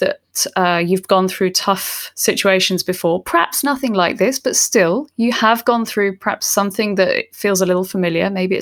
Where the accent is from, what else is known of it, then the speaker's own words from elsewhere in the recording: London, United Kingdom; my hometown of London, which is now where I'm sitting in lockdown